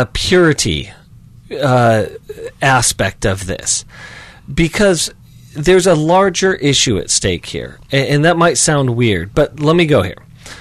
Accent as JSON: {"language": "English", "region": "Colorado", "country": "United States", "tie": "born or raised there", "said": "I grew up in Colorado, and it was a bluebird day, gorgeous, sun was shining, it was fantastic."}